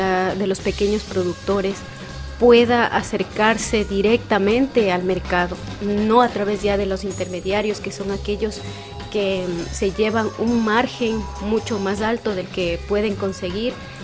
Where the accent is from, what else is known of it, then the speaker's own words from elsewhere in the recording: Ecuador; soy de Ecuador.